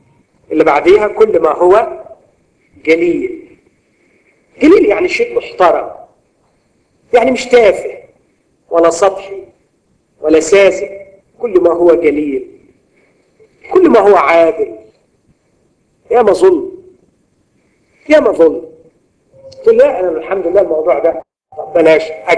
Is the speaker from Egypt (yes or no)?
yes; Egypt; واحنا كمصريين ما عندناش شجاعه ادبيه وعندنا انفعال سريع